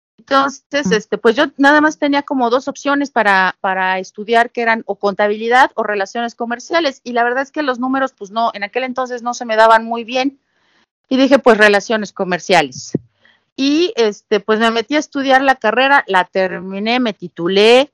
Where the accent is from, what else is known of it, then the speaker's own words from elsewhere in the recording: Mexico City, Mexico; Soy de la Ciudad de México, nací aquí. Vivo en la delegación Xochimilco.